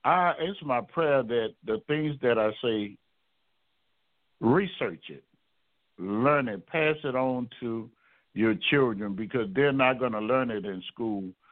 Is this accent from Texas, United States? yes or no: no; Louisiana, United States; and I'm from Louisiana and gumbo, that's a staple.